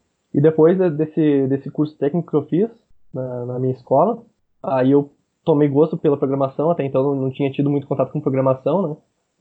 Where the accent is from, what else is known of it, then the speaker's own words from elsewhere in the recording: Juína, Rio Grande do Sul, Brazil; Eu sou natural de Juína, Rio Grande do Sul.